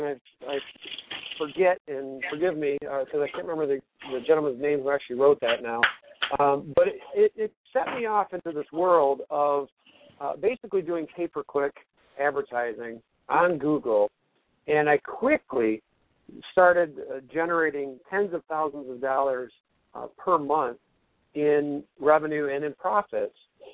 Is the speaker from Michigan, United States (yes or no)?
yes; Michigan, United States; now in Florida, United States; we're originally from Michigan and have been in Florida the last 4 years